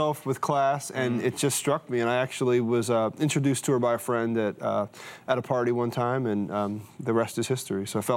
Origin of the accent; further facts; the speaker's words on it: New Jersey, United States; I was raised in South Jersey in a very rural community, and my mom is German, my dad is African American